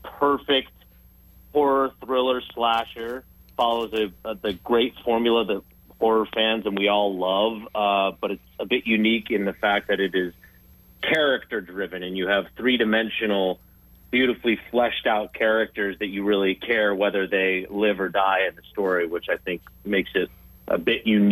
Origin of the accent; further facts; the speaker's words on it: New Hampshire, United States; I grew up in New Hampshire, so just south of you guys